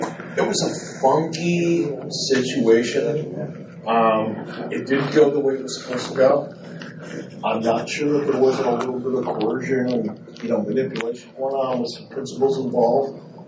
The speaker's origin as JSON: {"language": "English", "town": "Detroit", "region": "Michigan", "country": "United States", "tie": "born or raised there", "said": "So I grew up in Detroit for fuck's sake."}